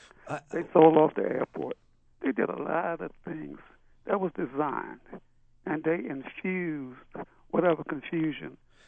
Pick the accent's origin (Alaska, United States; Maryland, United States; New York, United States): Maryland, United States; Baltimore; And I was born and bred in Baltimore. I love this town.